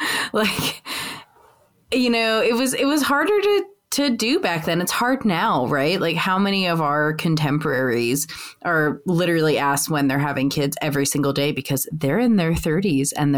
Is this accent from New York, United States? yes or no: yes; New Rochelle, New York, United States; born there; I was born in the New Rochelle Hospital in New York.